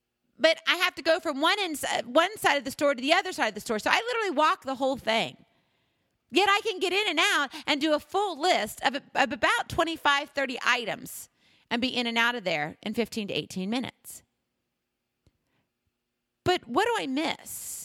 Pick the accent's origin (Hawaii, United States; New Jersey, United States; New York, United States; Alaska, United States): Hawaii, United States; So I'm from Hawaii. You all know that. And graduated from there. I was born in Hawaii and graduated from high school there. So that's my home.